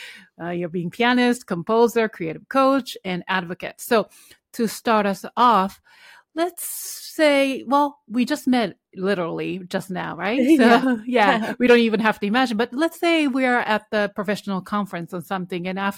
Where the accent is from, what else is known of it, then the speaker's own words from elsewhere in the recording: Japan; now in United States; I am originally from Japan. Although I'm Korean, now I'm American.